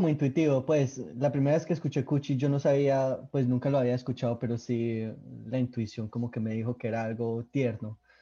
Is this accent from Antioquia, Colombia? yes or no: yes; Medellín, Antioquia, Colombia; yo siento, pues, como colombiano